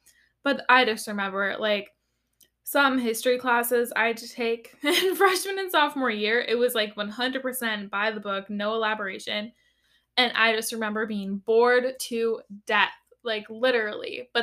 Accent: United States; when I grew up in America in the 21st century

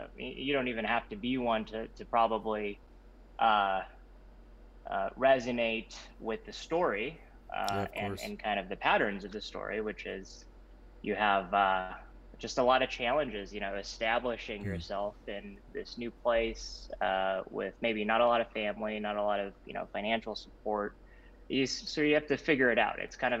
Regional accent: Beijing, China; I grew up in Beijing. My family is from just outside of Shanghai, China.

